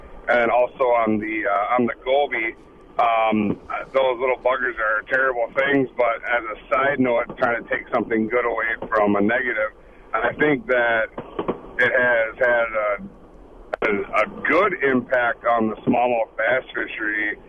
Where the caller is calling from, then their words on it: Eau Claire, Wisconsin, United States; I'm in from Eau Claire, and we have the milfoil in certain lakes around here.